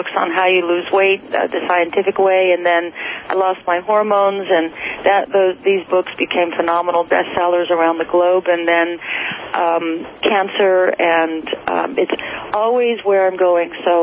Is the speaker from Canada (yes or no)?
no; Ireland; Actually, I write, because I'm Irish, and we Irish either drink or write.